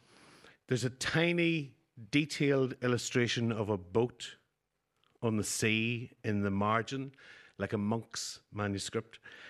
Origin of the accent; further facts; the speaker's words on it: Newry, Northern Ireland, United Kingdom; because I'm from Newry and my wife is from Derry